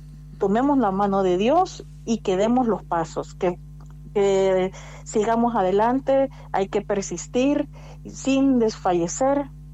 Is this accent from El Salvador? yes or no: yes; El Salvador; now in Spain; soy la primera salvadoreña, la primera centroamericana en un cargo político en España.